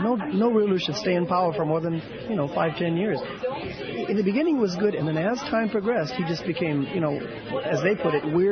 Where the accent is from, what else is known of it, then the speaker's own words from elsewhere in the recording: Japan; And I was born and raised in Japan where they did it right.